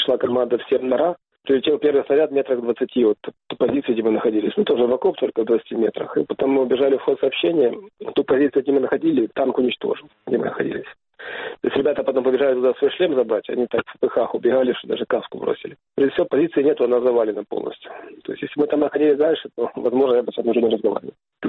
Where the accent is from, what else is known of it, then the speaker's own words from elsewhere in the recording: Kyiv, Ukraine; Дело в том, что я родился и вырос в Киеве, в Украине